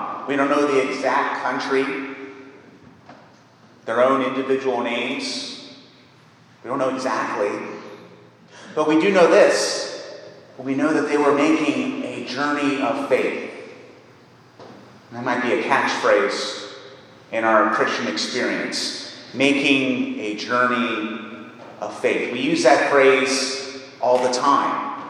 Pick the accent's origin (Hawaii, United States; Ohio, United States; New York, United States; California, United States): Ohio, United States; Zanesville; I remember hearing the local ads as a boy in my hometown of Zanesville